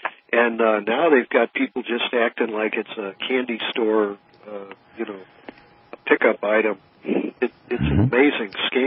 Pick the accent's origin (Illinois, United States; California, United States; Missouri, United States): Missouri, United States; St. Louis; I'm originally from St. Louis